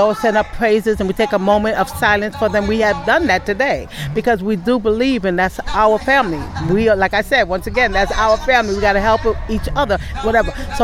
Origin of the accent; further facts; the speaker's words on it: Brooklyn, New York, United States; Well, I was born and raised in Brooklyn. My father is from Puerto Rico. My mother's Cruisian and Dominican, so I'm like a little mix of all. But I was born and raised in Brooklyn